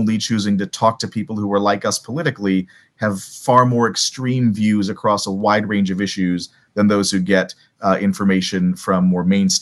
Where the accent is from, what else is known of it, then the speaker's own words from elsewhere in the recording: Minnesota, United States; I'm from Minnesota, and so if you're a Vikings fan